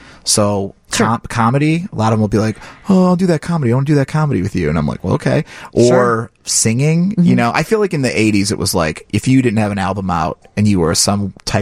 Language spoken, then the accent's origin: English; Indiana, United States; I grew up in Indiana, so I'd go to the Hammond Civic Center.